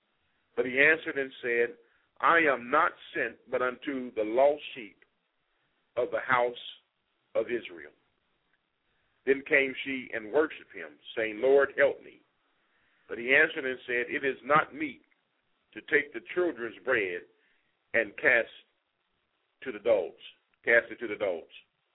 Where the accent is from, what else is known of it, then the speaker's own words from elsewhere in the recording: Ethiopia; I am from Ethiopia. My roots come out of Solomon.